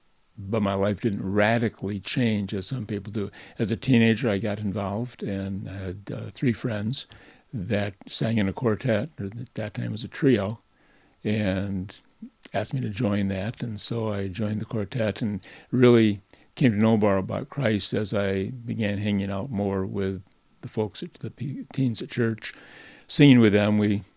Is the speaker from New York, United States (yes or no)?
yes; Watkins Glen, New York, United States; We grew up near Watkins Glen, New York.